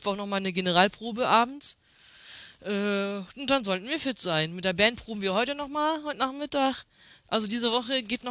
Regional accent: Hanover, Lower Saxony, Germany; born there; Das ist ja meine Geburtsstadt, für die, die es nicht wissen. Ich bin in Hannover geboren, schon lange her.

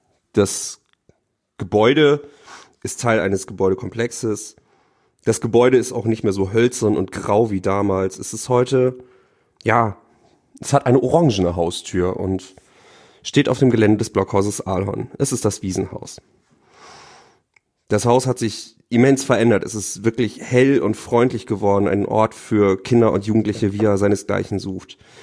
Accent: Lower Saxony, Germany; now in Bremerhaven, Germany; Ich komme aus Bremerhaven, bin dort zurzeit Referendar seit diesem Schuljahr und komme eigentlich aus einem Vorort von Oldenburg.

